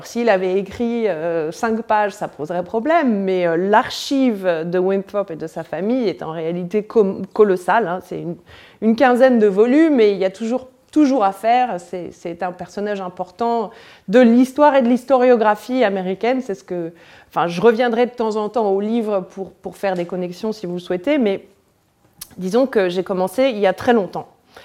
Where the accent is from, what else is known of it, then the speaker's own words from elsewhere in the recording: Normandy, France; Moi, je suis normande, hein, donc je me sens tout à fait à l'aise, tout à fait chez moi, même si j'enseigne à Lyon.